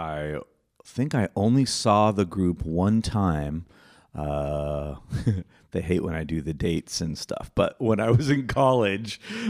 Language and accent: English; Cheyenne, Wyoming, United States; I grew up in Cheyenne, Wyoming.